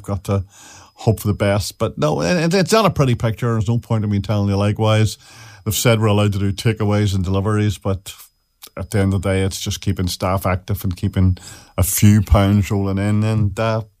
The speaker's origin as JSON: {"language": "English", "country": "Ireland", "also_born_or_lived": "England", "moved": "yes", "said": "Ireland, was finding it difficult, and I worked very hard and long into the night trying to change my accent."}